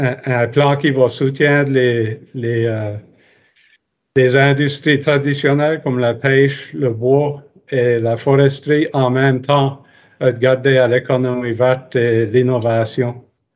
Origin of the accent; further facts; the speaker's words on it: Nova Scotia, Canada; je suis un Acadien fier et mon cœur se trouve dans l'Acadie et à la baie et dans toutes les régions acadiennes de la province.